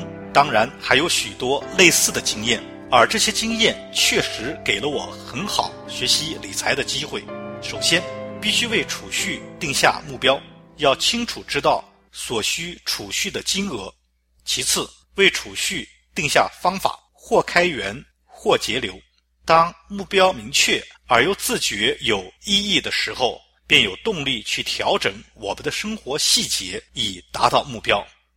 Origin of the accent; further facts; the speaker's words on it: Hong Kong; 我儿时生活在70-80年代的香港，住在政府的公营房屋，属于基层市民